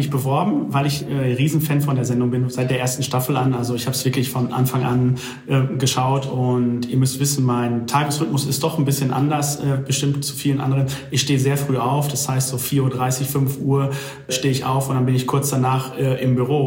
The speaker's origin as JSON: {"language": "German", "town": "Dortmund", "region": "North Rhine-Westphalia", "country": "Germany", "said": "ich komme ja aus Dortmund"}